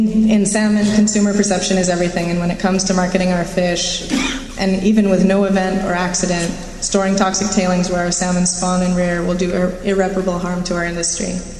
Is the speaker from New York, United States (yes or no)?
no; Dillingham, Alaska, United States; I was born and raised here in Dillingham, and I'm a commercial fisherman